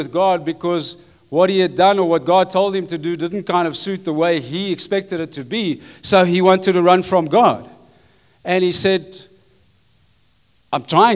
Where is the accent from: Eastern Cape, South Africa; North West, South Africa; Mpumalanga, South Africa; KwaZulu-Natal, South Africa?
North West, South Africa; Potchefstroom; ek is Afrikaner. I grew up in Potchefstroom, but I went to English school, okay? And I speak French. Parlez-vous français? We can speak that as well, and a bit of Fanagalo, okay?